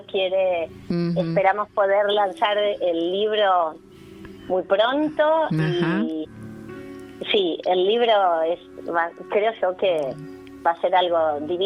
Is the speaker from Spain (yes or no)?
no; Argentina; yo vengo desde la Argentina, no me hice semejante viaje